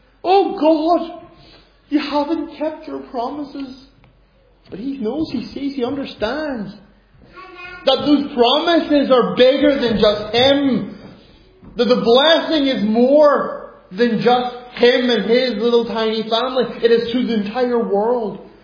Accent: Ireland; I sing with all my heart because I'm an Irishman.

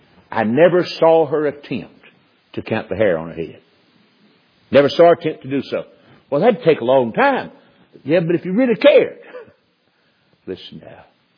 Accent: North Carolina, United States; Most of you know I'm from North Carolina, and my family from the mountains in North Carolina.

